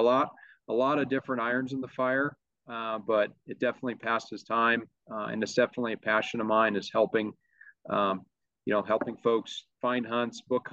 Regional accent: Montana, United States; As a kid growing up in Montana, where I was born and raised, definitely was immersed in that lifestyle with my family through high school and college in Montana

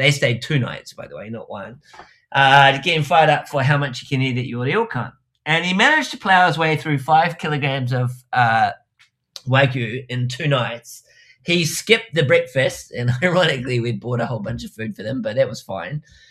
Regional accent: New Zealand; I'm sure listeners know that I come from New Zealand

